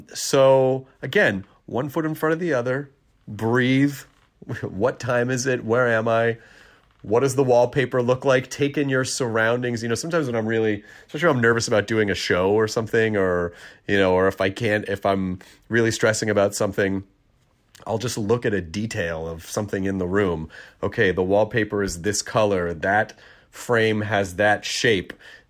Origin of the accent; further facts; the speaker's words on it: Tennessee, United States; also born or lived in Kentucky; Tennessee, my actual home state of Tennessee. Well, actually, Kentucky's my home state. Tennessee is where I largely grew up.